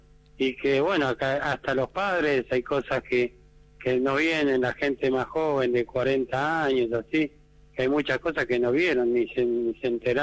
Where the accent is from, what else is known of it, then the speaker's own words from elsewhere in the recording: Buenos Aires, Argentina; Yo me acuerdo de chico, acá en Villa Urquiza